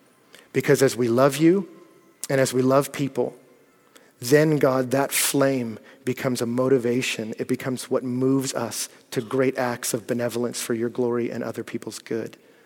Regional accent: Texas, United States; I'm from Texas.

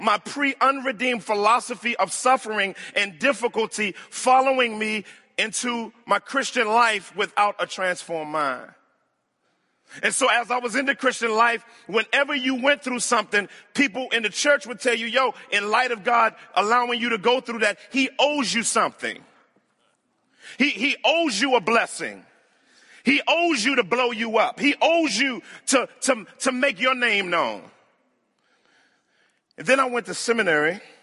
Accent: Washington, District of Columbia, United States; I grew up in inner city Washington, D.C. And in growing up in Washington, D.C., started off in the projects of Southwest Washington, D.C.

